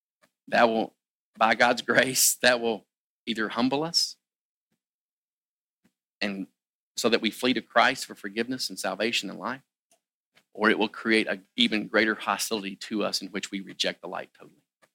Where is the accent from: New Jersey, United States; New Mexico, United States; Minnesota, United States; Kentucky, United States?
Kentucky, United States; Now, I'm from Kentucky. I know where I used to live about, 15 miles from Mammoth Cave, all right?